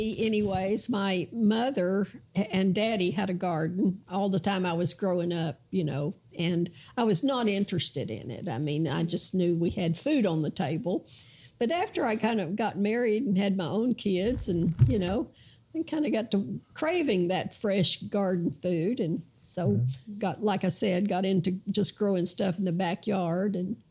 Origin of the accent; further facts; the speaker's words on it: Arkansas, United States; I grew up in Arkansas, so sometimes my accent comes through.